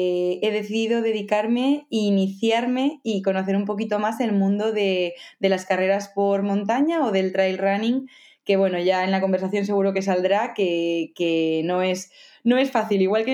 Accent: Madrid, Community of Madrid, Spain; now in Valencia, Spain; aunque soy madrileña, vivo en Valencia porque mi pareja es valenciana.

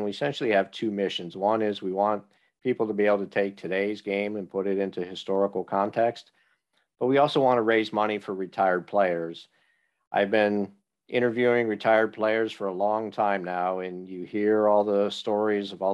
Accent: Buffalo, New York, United States; now in Philadelphia, United States; I'm originally from Buffalo.

